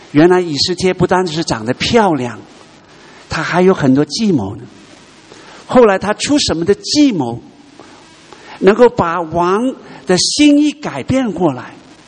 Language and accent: Chinese; China; 今天是我们中国人可以站起来